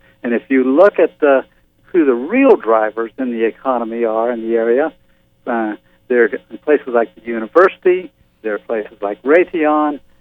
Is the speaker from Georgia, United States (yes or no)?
no; Texas, United States; now in Arizona, United States; I'm not sure what the relevance of this is, but I grew up in East Texas.